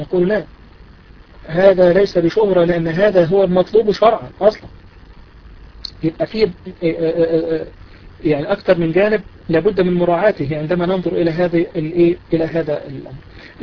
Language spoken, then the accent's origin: Arabic; Egypt; الغالب مثلا عندنا في مصر الغالب أن هذا يعتبر دين وعلى الإنسان أن يرده.